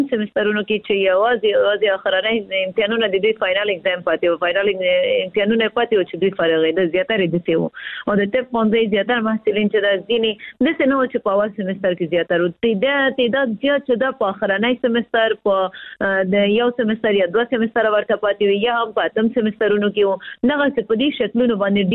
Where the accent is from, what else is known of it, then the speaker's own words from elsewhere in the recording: Afghanistan; موږ خو افغانان یو